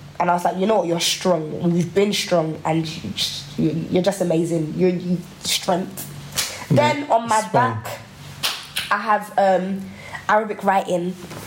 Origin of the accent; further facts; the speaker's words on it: United Kingdom; born there; You know, people think because I'm born in the UK that are, like, we're very, like, you know, British.